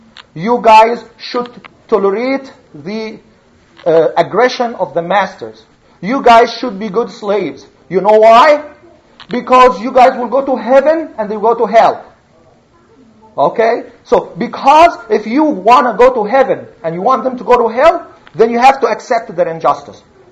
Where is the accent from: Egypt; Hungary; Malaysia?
Egypt; I am from Egypt.